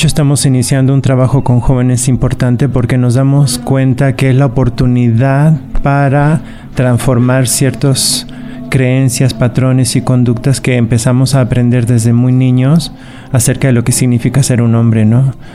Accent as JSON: {"language": "Spanish", "country": "Chile", "tie": "born or raised there", "said": "Crecí en Chile, en plena dictadura militar."}